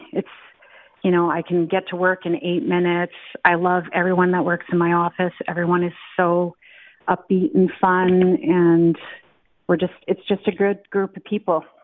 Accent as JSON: {"language": "English", "town": "Edmonton", "region": "Alberta", "country": "Canada", "tie": "born or raised there", "said": "But for Edmonton, like the place, she loved it. And she knew that was my hometown."}